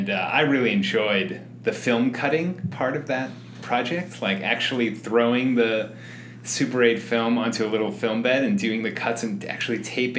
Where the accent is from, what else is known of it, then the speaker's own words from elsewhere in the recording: Massachusetts, United States; I grew up in Massachusetts, and so there was never a moment where I considered it as a possible career. I come from a conservative family in eastern Massachusetts, so they were all business people or blue-collar workers.